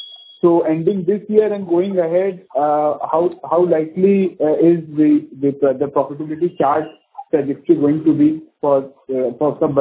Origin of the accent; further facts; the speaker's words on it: West Bengal, India; I'm from West Bengal.